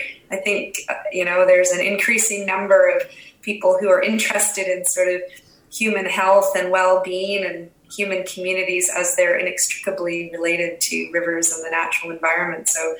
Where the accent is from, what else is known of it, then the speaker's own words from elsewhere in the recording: Port Clements, British Columbia, Canada; also born or lived in Queen Charlotte / Terrace; So I grew up on Haida Gwaii in the Queen Charlottes, in both Port Clements and in Queen Charlotte City.